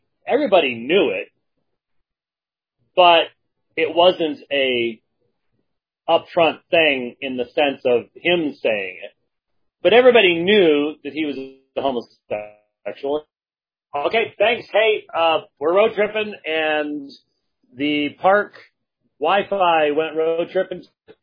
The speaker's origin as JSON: {"language": "English", "town": "Phoenix", "region": "Arizona", "country": "United States", "said": "They said, where are you from? I said, Phoenix, Arizona. The heat will kill you down there."}